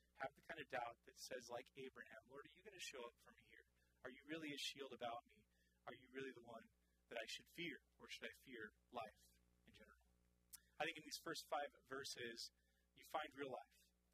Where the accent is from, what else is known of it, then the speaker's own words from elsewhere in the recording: Pacific Northwest, United States; Dude, we never see stars around here. We're from the Northwest, okay?